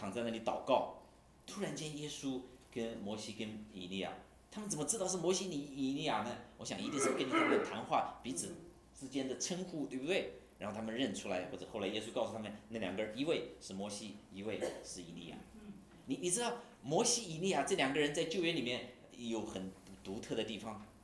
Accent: Hunan, China; 在咱们湖南，许多年前我回去的时候

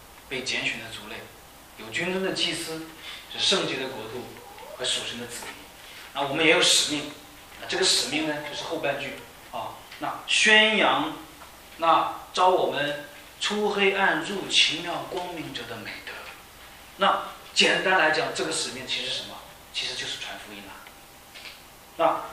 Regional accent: Henan, China; 比如说我是河南的，就经常出现河南在报纸上有些不好的事情

